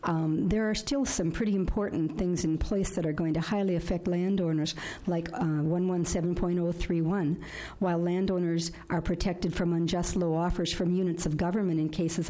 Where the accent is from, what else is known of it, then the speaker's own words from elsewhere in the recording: Lakeville, Minnesota, United States; I'm from Lakeville, Minnesota